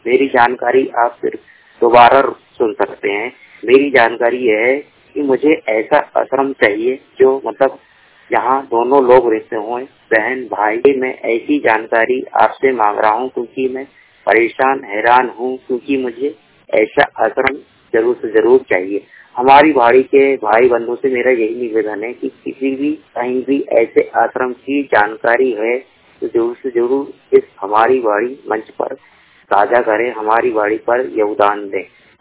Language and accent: Hindi; Bhopal, Madhya Pradesh, India; मैं भोपाल जिले का रहने वाला हूँ।